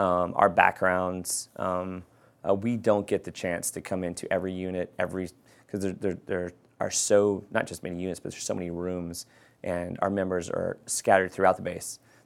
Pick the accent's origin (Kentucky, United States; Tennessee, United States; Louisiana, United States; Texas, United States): Tennessee, United States; Oak Ridge; also born or lived in Vienna, Austria; I was raised both in Oak Ridge, Tennessee, East Tennessee, Knoxville, and overseas in Vienna, Austria.